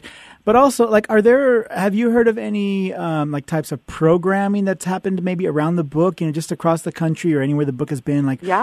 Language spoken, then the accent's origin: English; Fresno, California, United States; Yeah, I was going to ask you about that. That's my hometown.